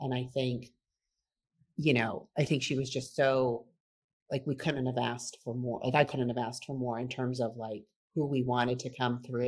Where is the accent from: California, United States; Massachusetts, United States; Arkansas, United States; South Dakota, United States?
Massachusetts, United States; I'm from Massachusetts too.